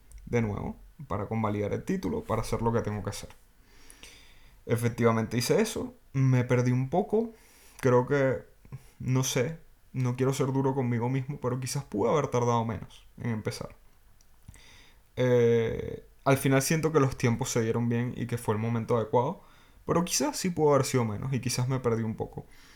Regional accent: Caracas, Capital District, Venezuela; accent: Caracas; moved away; Y por alguna razón la gente espera que yo, siendo caraqueño, hable caraqueño cifrino. Y no, no es así. A veces sí que se me sale el caraqueño cifrino

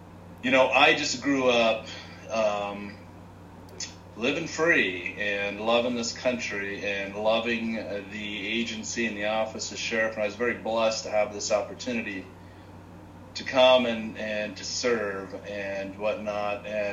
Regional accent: Page Springs, Arizona, United States; And I grew up in Page Springs, worked in Sedona as a kid, at the grocery stores and whatnot up there.

